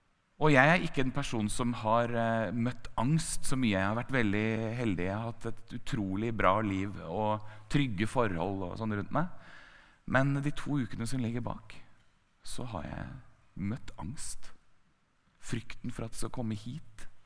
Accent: Moss, Østfold, Norway; Så jeg tok med meg gitaren nede i Gågata i Moss, der jeg vokste opp

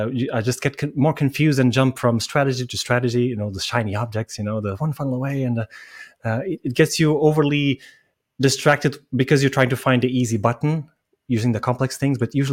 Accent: Lisbon, Portugal; also born or lived in Dublin, Ireland; I'm from Lisbon, Portugal. So I'm on the other side of the pond.

